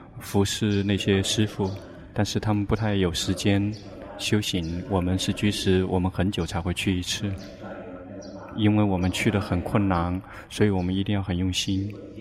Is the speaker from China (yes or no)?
no; Thailand; Chinese is a second language; 我们泰国人就比他们更有优势，因为我们出生就出生在佛教的国度